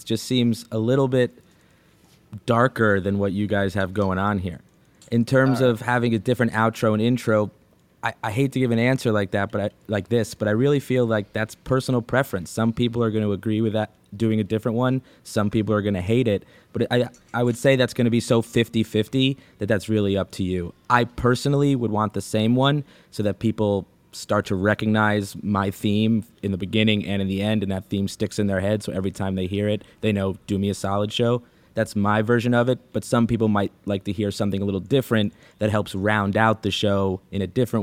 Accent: New York City, New York, United States; I am a Jets fan. I'm born and raised in New York City and unfortunately a Jets fan my whole life.

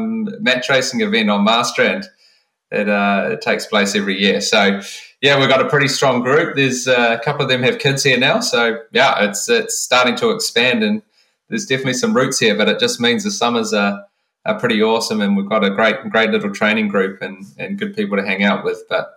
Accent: New Zealand; growing up in New Zealand, you're surrounded by water.

